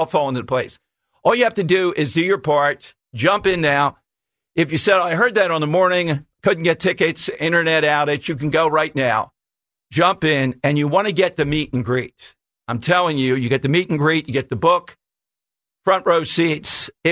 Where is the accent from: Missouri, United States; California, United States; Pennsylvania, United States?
Pennsylvania, United States; Philadelphia; I don't care if you're from Rome. I'm from South Philly.